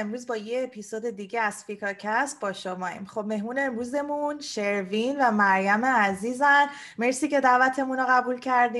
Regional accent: Iran; now in Toronto, Canada; هم موقعی که خارج از ایران اومدم، کانادا، تورنتو

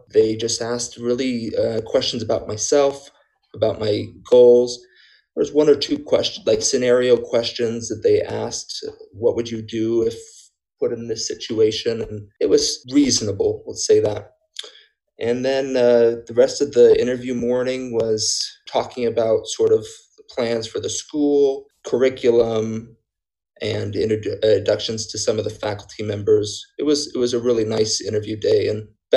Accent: Mesa, Arizona, United States; I grew up in Mesa, Arizona.

